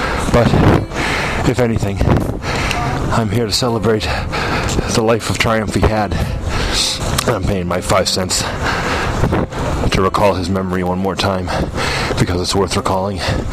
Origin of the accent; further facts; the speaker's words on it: Boston, Massachusetts, United States; I'm a Bostonian that grew up loving the Boston Celtics